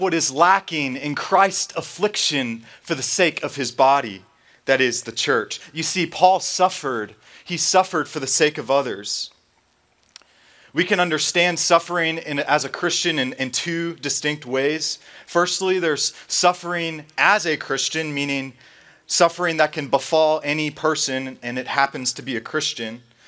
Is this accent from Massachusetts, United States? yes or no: yes; Massachusetts, United States; growing up in Massachusetts, which is where I'm from, I learned from a young age that there is much to make of New England, of my homeland.